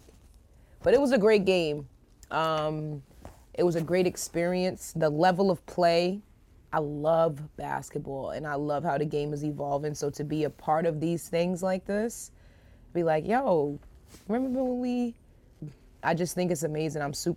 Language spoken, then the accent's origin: English; New York, United States; But, like, I'm from New York.